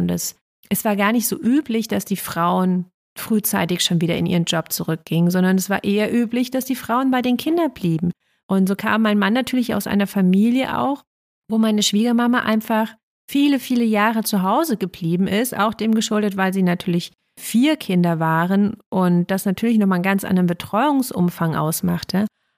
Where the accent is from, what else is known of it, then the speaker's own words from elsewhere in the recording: East Germany, Germany; Ich bin in Ostdeutschland groß geworden